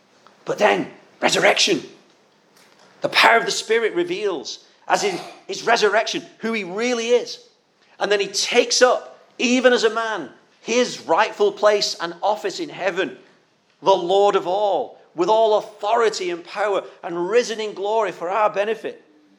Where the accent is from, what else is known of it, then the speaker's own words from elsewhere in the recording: Wigan, North West England, United Kingdom; Where I grew up in my hometown of Wigan, it was a mining town.